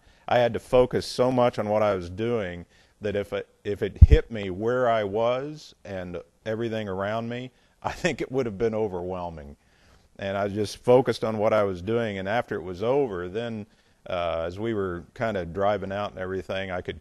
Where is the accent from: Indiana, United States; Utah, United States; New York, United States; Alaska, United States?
Indiana, United States; So, I'm from Indiana. So, Indiana corn cobs.